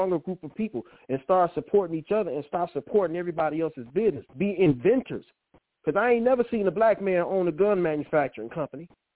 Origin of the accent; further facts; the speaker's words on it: Detroit, Michigan, United States; So they trying to put something together here because I'm from Detroit.